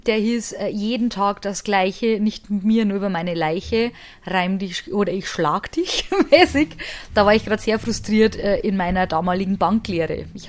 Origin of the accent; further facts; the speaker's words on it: Hamburg, Germany; weil ich komme ja aus Hamburg, haben wir ja gerade festgestellt.